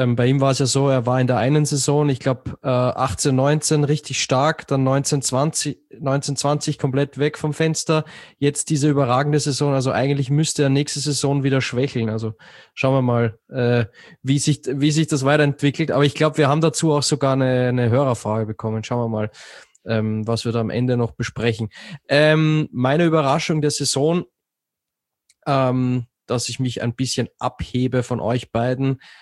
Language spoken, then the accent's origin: German; Austria; weil es mir als Österreicher auch ein Stück weit wehtut